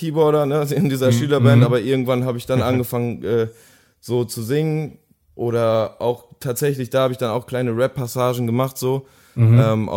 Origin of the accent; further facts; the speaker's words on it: North Rhine-Westphalia, Germany; Ich komme aus dem Pott, ich komme aus dem kleinen Kaff, das nennt sich Beckham, das kennt wahrscheinlich gar keiner. und ja, da ist nichts los, da ist ziemlich dreckig